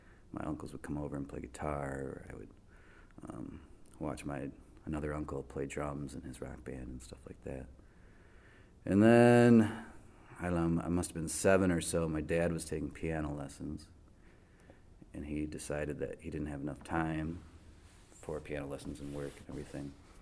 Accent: Westland, Michigan, United States; also born or lived in Garden City, United States / Livonia, United States; I was born in Garden City, Michigan, suburb west of Detroit. And grew up mainly in the towns of Westland and Livonia

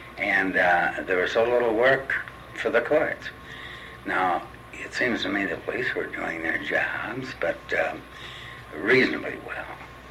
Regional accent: Detroit, Michigan, United States; born there; But I was born in Detroit.

